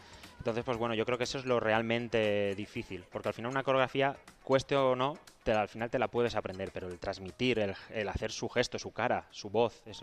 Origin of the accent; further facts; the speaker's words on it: Valencia, Valencian Community, Spain; yo soy valenciano, yo soy fallero